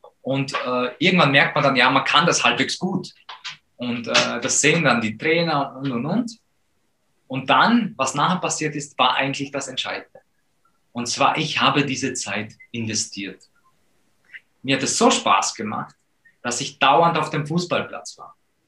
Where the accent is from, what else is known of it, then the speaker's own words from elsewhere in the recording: Poland; wir sind aufgewachsen in Polen